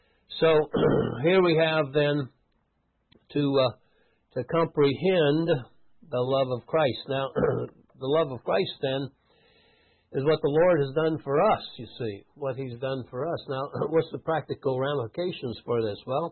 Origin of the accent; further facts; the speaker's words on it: United States; Well, I'm an American.